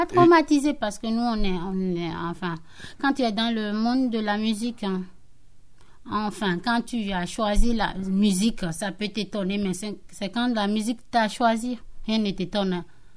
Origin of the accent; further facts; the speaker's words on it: Benin; now in France; Ouais, je suis africaine, je viens de l'Afrique de l'Ouest, je suis béninoise.